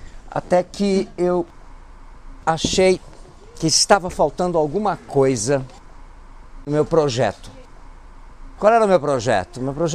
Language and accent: Portuguese; Athens, Attica, Greece; Portuguese is a second language; now in Brazil; Eu sou importado. Eu venho de Atenas, por acaso. Porque o fato de ser grego não quer dizer que a gente goste de mitologia.